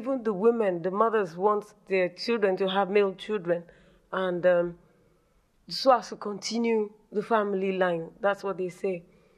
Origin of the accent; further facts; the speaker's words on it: Nigeria; I am from Nigeria. I'm a lecturer at the Redeemers University, that is RCCG Camp, Nigeria.